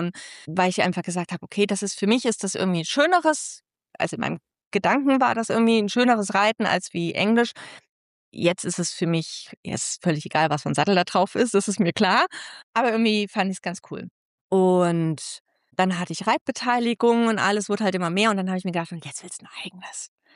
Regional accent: Kassel, Hesse, Germany; now in Munich, Germany; ursprünglich komme ich aus Hessen, dem schönen Kassel oder nicht schönen Kassel, deshalb bin ich nach München abgehauen.

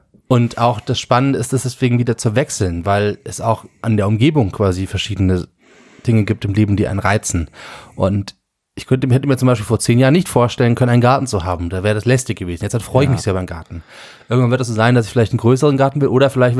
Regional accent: Germany; ich bin Deutscher

